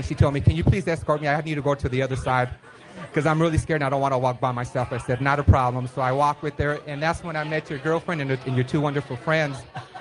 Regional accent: Harbor City, California, United States; I'm from Harbor City.

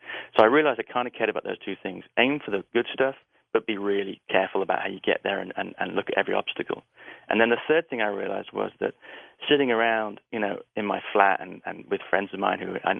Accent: England, United Kingdom; We as you know, being English, we're not that fond of smugness or self-aggrandizing.

